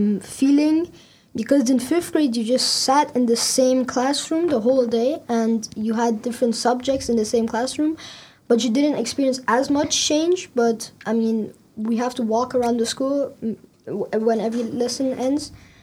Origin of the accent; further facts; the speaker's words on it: Iran; I'm 12 years old. I come from Iran and I've been in the school since third grade.